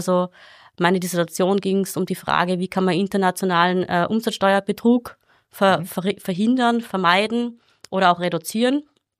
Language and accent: German; Tyrol, Austria; ich komme aus Tirol ursprünglich